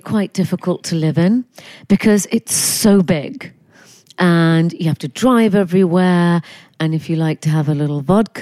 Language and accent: English; England, United Kingdom; born there; also born or lived in India; So I'm Indian originally. Both my parents were born in India. I was born in England. And growing up, I spent time in India. I went to school there. I came back to London, and I have been all over the place since then. London is my base